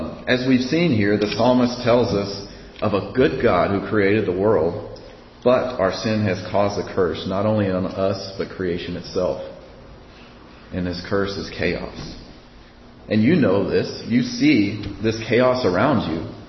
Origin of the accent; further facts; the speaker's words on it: Texas, United States; I'm from Texas, so when hurricanes happen, you go to a safe place.